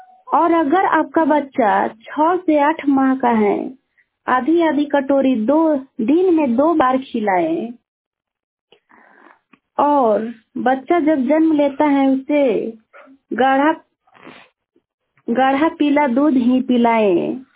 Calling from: Siswa Tajpur, Bihar, India; भंगा पंचायत थाना भंगहा, प्रखंड मैनाटांड, ग्राम सिसवा ताजपुर से बोल रही हूँ।

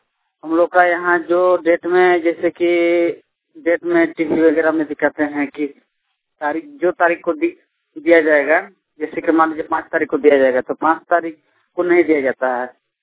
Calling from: Dumaria, Jharkhand, India; ग्राम कुलबुना post Dumaria, प्रखंड निष्ठा जिला धनबाद से बोल रहे हैं।

